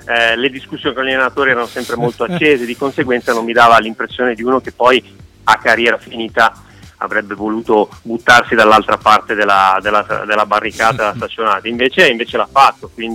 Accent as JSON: {"language": "Italian", "region": "Lombardy", "country": "Italy", "tie": "born or raised there", "said": "però essendo cresciuto vicino a Monza alla fine era la squad"}